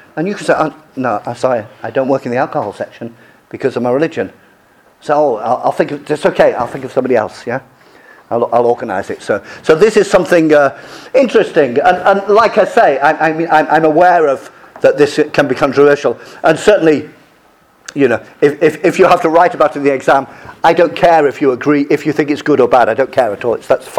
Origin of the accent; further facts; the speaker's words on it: England, United Kingdom; I was brought up a Catholic in England.